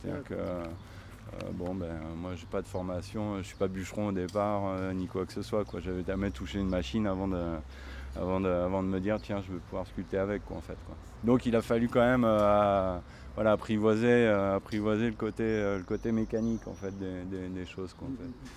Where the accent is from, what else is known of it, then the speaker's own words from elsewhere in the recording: Occitanie, France; Alors moi … je suis sculpteur sur bois. Ouais. Voilà, je viens d'Ariège.